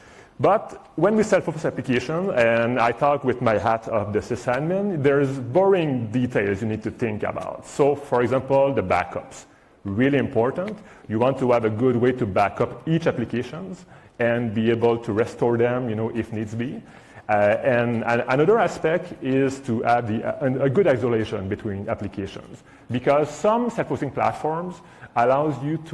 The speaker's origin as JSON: {"language": "English", "region": "Quebec", "country": "Canada", "tie": "born or raised there", "second_language": "English", "lives_now": "Calgary, Canada", "said": "I grew up in Quebec and I come here from Canada though, but now I live in Western Canada, in Calgary, Alberta."}